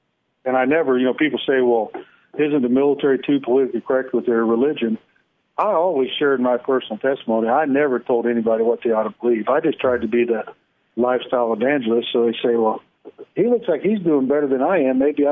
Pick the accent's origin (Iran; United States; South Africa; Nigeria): United States; Hamilton, Ohio; You know, I grew up in Hamilton, Ohio